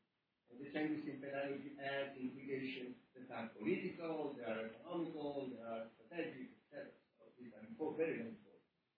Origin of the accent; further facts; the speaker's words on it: Rome, Lazio, Italy; now in Los Angeles, United States; I'm living in Los Angeles, and I come from Rome, Italy.